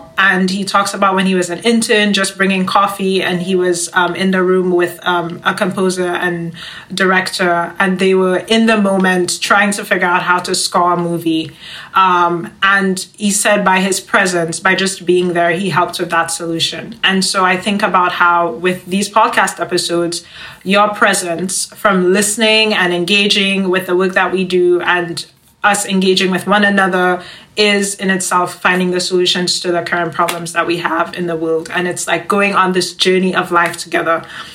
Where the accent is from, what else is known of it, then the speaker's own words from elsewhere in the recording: St. Lucia; now in Chicago, United States; I'm from St. Lucia, which is a Caribbean island. If nobody knows where that is, I'm currently here in Chicago studying music